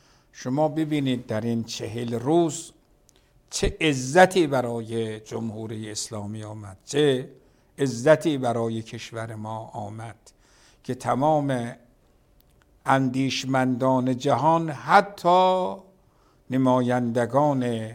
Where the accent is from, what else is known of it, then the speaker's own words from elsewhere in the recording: Iran; به عنوان یک ایرانی که علاقه دارد به خاک وطنش